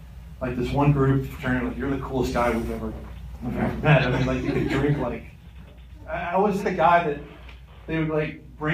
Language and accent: English; Kentucky, United States; I'm from Kentucky.